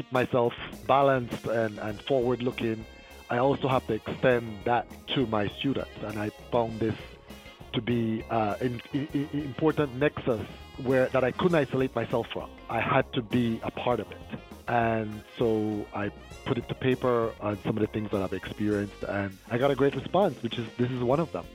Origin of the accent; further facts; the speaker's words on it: Belize; now in United States; Well, I was raised in Belize in Central America. I came to the U.S. a few decades ago.